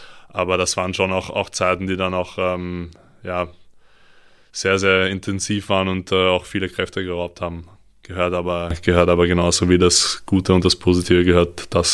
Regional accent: Austria; als Österreicher

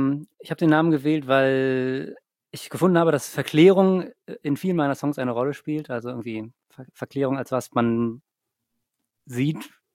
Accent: Berlin, Germany; born there; Ich bin in Berlin geboren, genau.

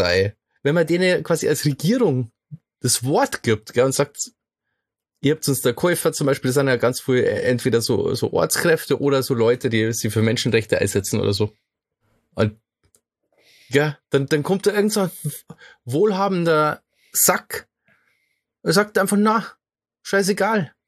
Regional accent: Bavaria, Germany; Jetzt muss ich mir auch wieder schammer, ja. So als Bayer.

